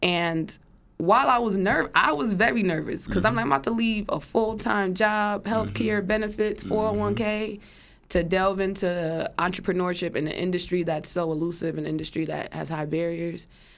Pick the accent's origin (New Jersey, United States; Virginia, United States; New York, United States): New Jersey, United States; East Orange; went to work back in my hometown city of East Orange with Mayor Green